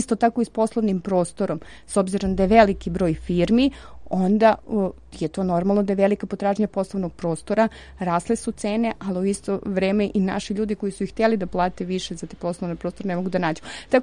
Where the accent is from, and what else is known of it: Serbia